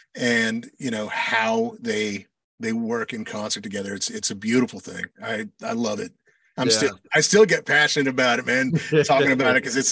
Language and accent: English; Santa Fe, New Mexico, United States; I am originally from Santa Fe, New Mexico.